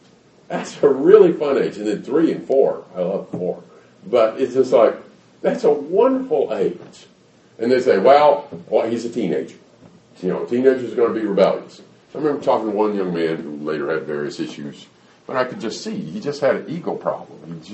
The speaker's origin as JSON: {"language": "English", "region": "Alabama", "country": "United States", "tie": "born or raised there", "said": "When I grew up in Alabama, mostly. When I grew up in Alabama, they never would have dreamed of having soccer matches on Sunday morning."}